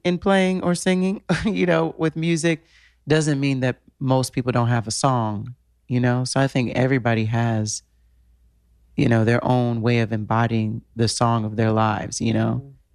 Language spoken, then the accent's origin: English; New York, United States; And growing up in New York, you're used to that.